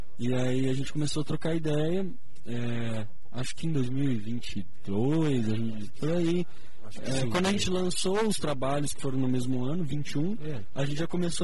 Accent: Rondônia, Brazil; now in Curitiba, Brazil; Sou do norte do Brasil, eu sou o que tá mais longe de casa. E vim também mais ou menos com um intuito parecido da Ana, de estar num lugar maior e ter um pouco mais de possibilidades, né? Porque minha cidade é uma cidade pequena, em Rondônia

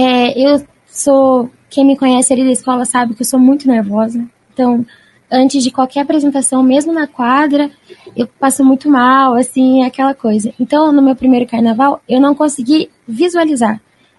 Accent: São Paulo, Brazil; now in Curitiba, Brazil; eu não sou de Curitiba, né? Sou do interior de São Paulo.

